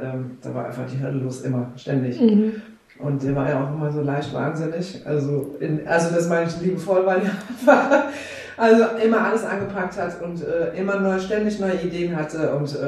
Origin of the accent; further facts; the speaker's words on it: Groningen, Netherlands; moved away as an adult; now in Koblenz, Germany; Also ich komme ja von Holland, aus Groningen. bin da geboren und habe da, bis ich 22 war ungefähr, gelebt. Und dann bin ich durch Zufall in Koblenz gelandet.